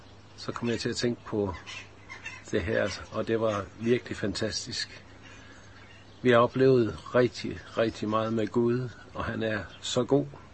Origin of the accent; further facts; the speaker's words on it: Agger, North Denmark Region, Denmark; Og jeg voksede op ude i Aker, hvor Limfjorden udmunder i Vesterhavet.